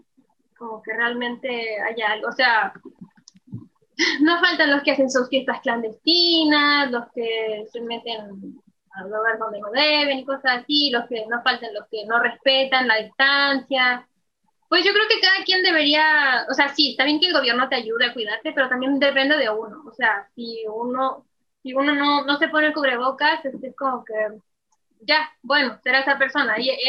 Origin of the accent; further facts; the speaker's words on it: Valparaíso, Chile; hablar bien y no notan que soy chilena.